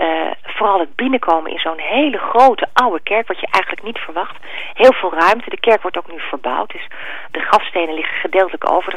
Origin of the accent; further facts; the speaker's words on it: Amsterdam, North Holland, Netherlands; Want als Amsterdammer doe je dat vaak niet zo snel.